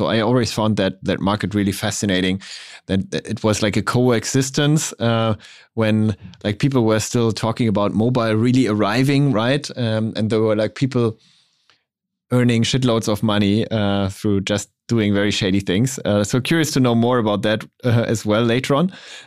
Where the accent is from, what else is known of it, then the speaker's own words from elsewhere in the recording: Hamburg, Germany; And today I have a guest from my hometown, Hamburg.